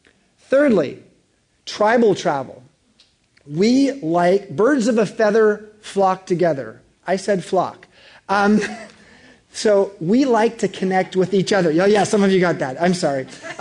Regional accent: United States; being an American and experiencing Islam in a whole different way

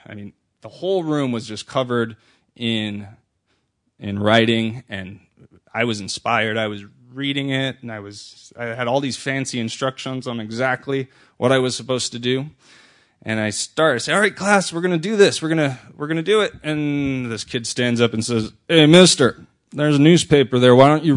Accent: Berkeley, California, United States; I was excited to see a job opening in the same schools that I grew up in Berkeley Music Department.

